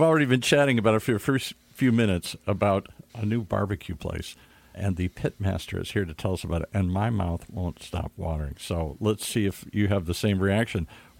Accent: Midwest, United States; I grew up in the Midwest. It's a badge of honor if you can barbecue.

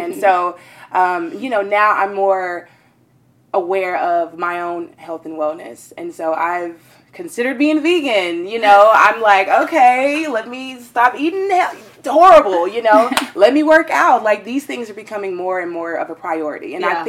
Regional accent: the South, United States; I'm from the South. You know, these things are kind of like just foreign territory.

